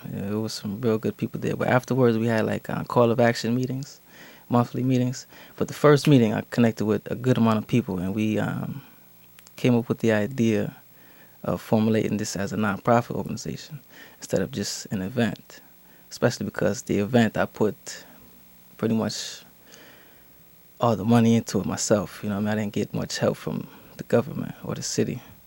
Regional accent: Bridgeport, United States; also born or lived in Santa Cruz, California; I wasn't born here. I was born in California, Santa Cruz. But I've been in Bridgeport, and I've been raised here for about 20 years.

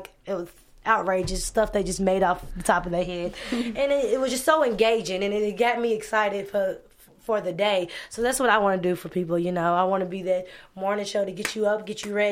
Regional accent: Louisville, Kentucky, United States; Okay, so I'm from Louisville, Kentucky.

